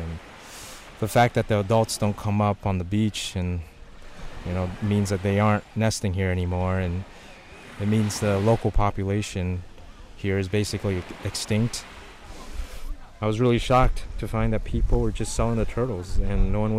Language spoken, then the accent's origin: English; Hainan, China; because I remember them growing up in Hainan